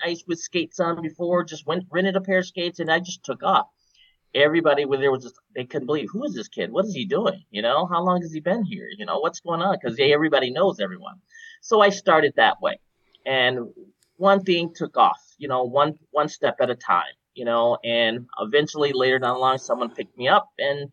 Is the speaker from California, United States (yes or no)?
no; Detroit, Michigan, United States; Well, I grew up in Detroit, Michigan. Of course, I was born in 1970.